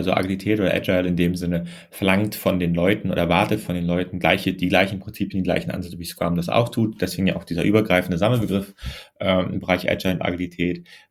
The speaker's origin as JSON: {"language": "German", "country": "Germany", "said": "ich komme ja aus Deutschland, bin auch so selber durchs Studium gegangen"}